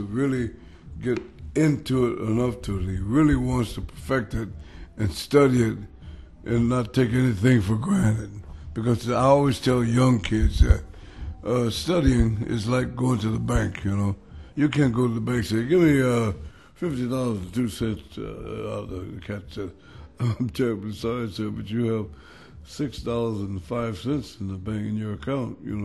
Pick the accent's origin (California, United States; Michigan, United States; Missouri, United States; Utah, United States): Missouri, United States; St. Louis; Back in my hometown of St. Louis, there was lots of bars.